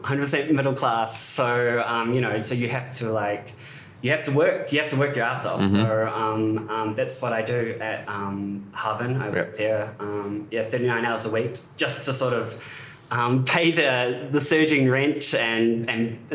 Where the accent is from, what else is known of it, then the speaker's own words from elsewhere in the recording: Wellington, New Zealand; When I was growing up in Wellington as a teenager, there was a massive music scene.